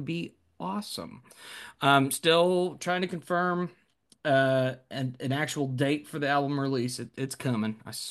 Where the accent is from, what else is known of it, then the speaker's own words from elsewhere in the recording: Liverpool, North West England, United Kingdom; And I said, we're Scouse. We're not English, we're Scouse.